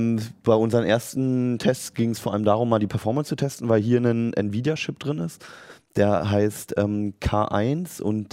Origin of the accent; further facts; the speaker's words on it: Berlin, Germany; ich bin in Berlin aufgewachsen